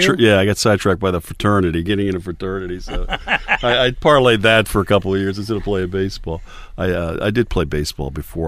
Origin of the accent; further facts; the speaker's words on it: Washington, District of Columbia, United States; Seventh generation Washingtonians, yep. So they all grew up in the Glover Park. My parents grew up in Glover Park. My grandparents grew up in Glover Park.